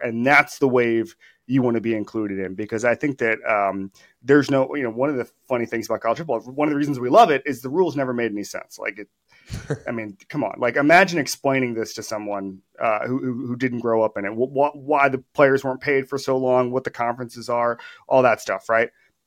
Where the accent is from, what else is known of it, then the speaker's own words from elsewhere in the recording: Orlando, Florida, United States; like I grew up in Orlando where UCF was just trying to make it.